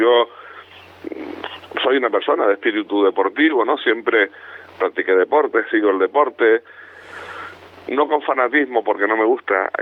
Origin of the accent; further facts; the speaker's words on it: Canary Islands, Spain; De yo como canario, desde luego, ver a esa bandera allí me parece maravilloso.